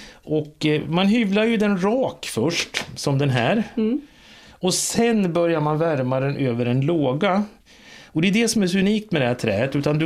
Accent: Jämtland County, Sweden; jag är ju uppvuxen i Jämtland

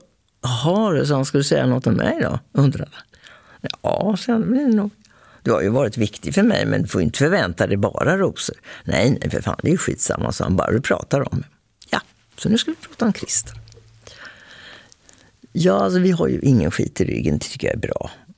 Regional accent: Linköping, Östergötland, Sweden; now in Stockholm, Sweden

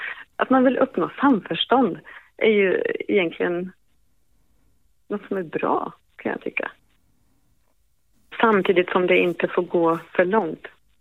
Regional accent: Sweden; now in Germany; jag är ju svensk som bor i Tyskland. Och jag kommer aldrig att bli tysk. Jag kommer alltid att bli svensk i mitt hjärta.

